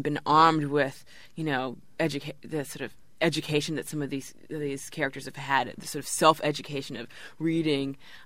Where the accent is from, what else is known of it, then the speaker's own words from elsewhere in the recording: Louisville, Kentucky, United States; it was a sort of culture shock to go from, you know, this very sort of southern, growing up in Louisville, Kentucky, to, you know, sort of eastern sort of prep school